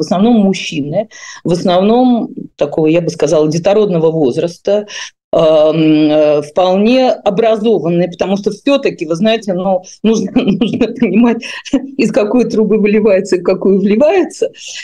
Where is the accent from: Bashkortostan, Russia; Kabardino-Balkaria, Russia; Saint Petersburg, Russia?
Saint Petersburg, Russia; как жителю и уроженцу города Петербурга